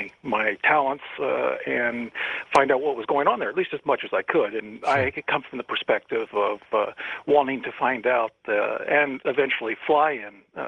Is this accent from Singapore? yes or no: no; California, United States; I grew up in Northern California, and Beale Air Force Base is where the SR-71 came out.